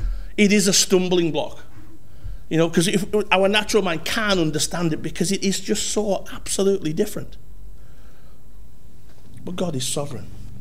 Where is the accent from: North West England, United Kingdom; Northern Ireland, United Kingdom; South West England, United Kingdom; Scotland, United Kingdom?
North West England, United Kingdom; when I was growing up in Cumbria, all things meant all things.